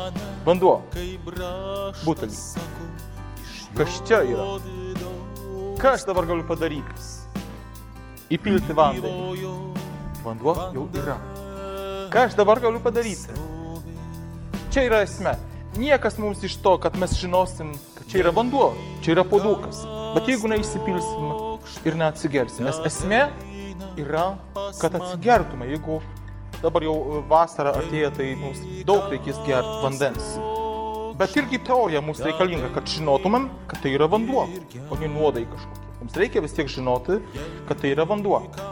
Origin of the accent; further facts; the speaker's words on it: Poland; Aš dabar, kaip tikras lenkas, pasakysiu